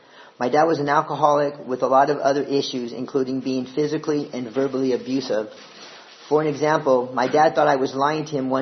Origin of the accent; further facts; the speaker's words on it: New York City, New York, United States; born there; I was born in New York, Queens, one of 4 children.